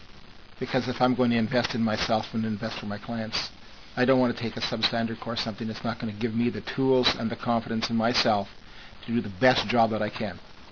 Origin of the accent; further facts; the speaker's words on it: Nanaimo, British Columbia, Canada; I'm from British Columbia, Canada, a wonderful place called Nanaimo.